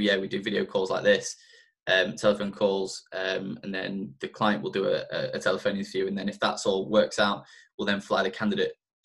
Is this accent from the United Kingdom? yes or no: yes; United Kingdom; it's always a little bit embarrassing as a British person. You have to kind of make the joke on, we're the ones who don't have a second language.